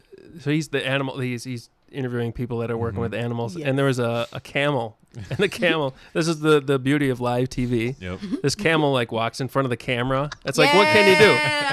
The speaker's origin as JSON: {"language": "English", "region": "Minnesota", "country": "United States", "said": "I am proud of it."}